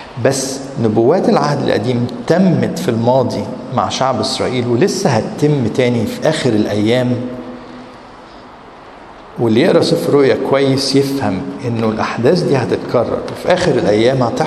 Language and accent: Arabic; Egypt; الحروب في ذهننا احنا مصريين دايما ايه؟ بعيد.